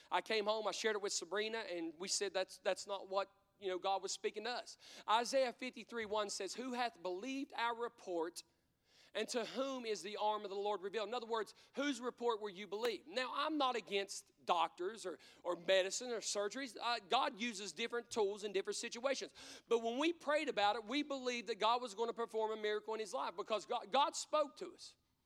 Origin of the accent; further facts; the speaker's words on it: Logan County, West Virginia, United States; and I'm from Logan County, if you can't tell by my accent.